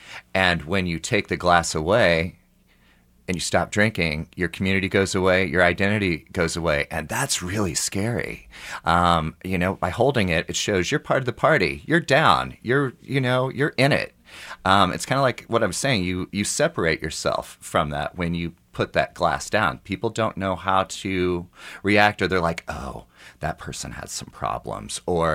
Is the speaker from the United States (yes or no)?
yes; Drexel, United States; This is my hometown.